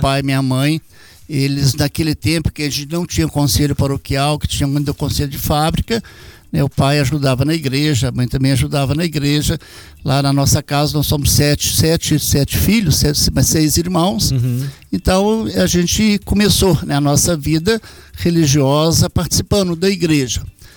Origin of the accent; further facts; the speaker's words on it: Passa Verde, Minas Gerais, Brazil; eu sou natural da cidade de Passa Verde, Minas Gerais, próximo mesmo da região aqui.